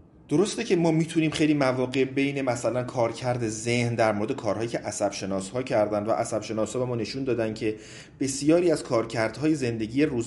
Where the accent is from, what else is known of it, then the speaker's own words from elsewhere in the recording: Iran; خدا رو شکر که ما ایرانی هستیم و غذای قرمه سبزی رو دوست داریم